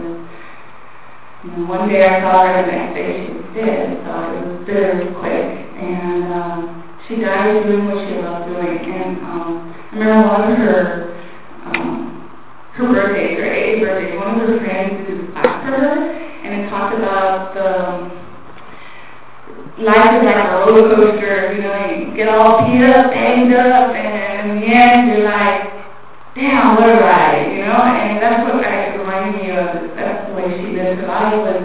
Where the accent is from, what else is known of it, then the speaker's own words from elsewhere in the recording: White Mountain, Arizona, United States; now in Long Beach, United States; I'm actually from White Mountain, Arizona, but I live in Long Beach.